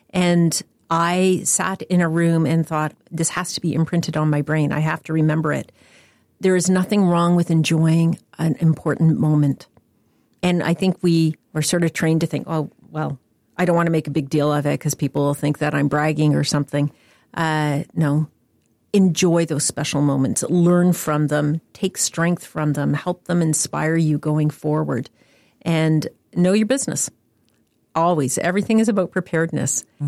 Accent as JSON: {"language": "English", "country": "Canada", "said": "I'm extraordinarily proud of being Canadian."}